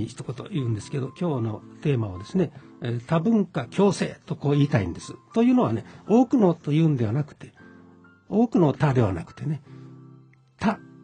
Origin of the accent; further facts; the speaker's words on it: Kyoto, Japan; now in Hiroshima, Japan; 私は生まれも育ちも京都人なんで、両縁もない広島へ来たんですけど、55年おります。